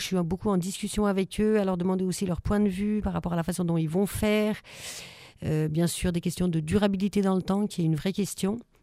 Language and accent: French; Grenoble, Auvergne-Rhône-Alpes, France; Au départ, moi, je viens de Grenoble.